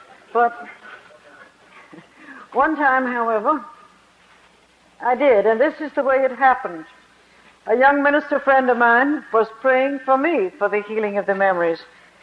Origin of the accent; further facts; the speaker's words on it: China; Well, I was brought up in China, and life was very difficult in a way